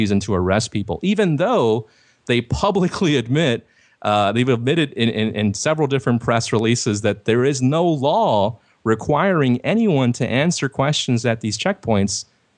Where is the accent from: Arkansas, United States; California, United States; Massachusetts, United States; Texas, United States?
Texas, United States; Laredo; The checkpoint just north of my hometown, Laredo, Texas, is a massive one